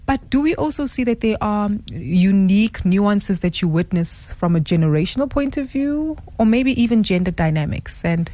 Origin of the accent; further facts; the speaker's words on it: South Africa; as South African consumers, we're becoming a lot more cognizant